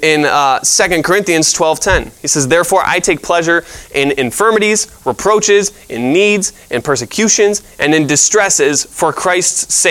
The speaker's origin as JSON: {"language": "English", "town": "Rochester", "region": "New York", "country": "United States", "said": "it's only because we're from Rochester, right?"}